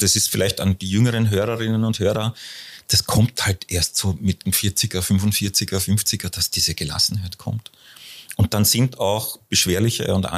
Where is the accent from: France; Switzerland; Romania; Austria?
Austria; moved away as an adult; also born or lived in Hamburg; now in Berlin, Germany